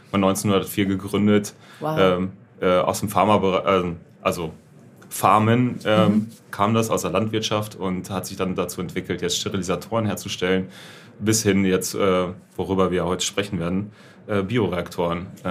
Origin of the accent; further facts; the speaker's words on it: Germany; Ich bin ja nur zu Besuch hier. Ich komme ja aus Deutschland